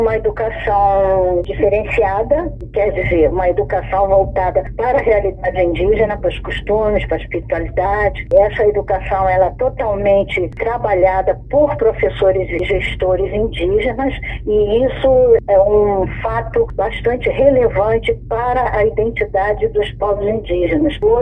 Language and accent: Portuguese; Rio de Janeiro, Brazil; E a minha família toda foi ameaçada de morte e teve que se exilar em Pernambuco inicialmente, depois indo para o Rio de Janeiro. E foi aí que eu cresci num gueto, no Morro da Providência.